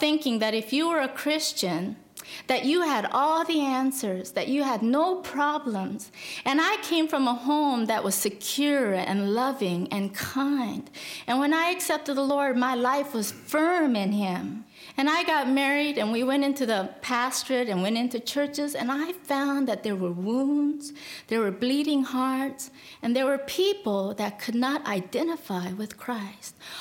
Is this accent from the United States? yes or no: no; South Korea; born there; English is a second language; See, I was born in Korea, And I was born right after the Korean War.